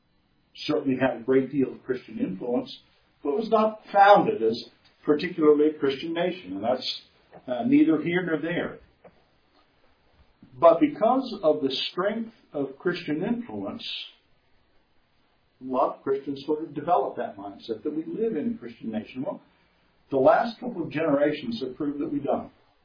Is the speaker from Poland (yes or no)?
no; New Mexico, United States; When I was a boy growing up in New Mexico, and you have to sort of behind this is New Mexico is not part of the Bible Belt.